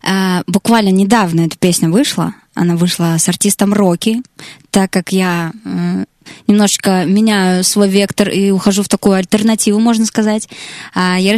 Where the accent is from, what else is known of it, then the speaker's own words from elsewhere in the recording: Vyborg, Leningrad Oblast, Russia; now in Moscow, Russia; вообще я из Выборга. Это город под Санкт-Петербургом, Ленинградская область. Вообще я родилась в маленьком поселке советском, потом переехала в Выборг. Потом я решила, что я буду артистом, поехала учиться в Петербург.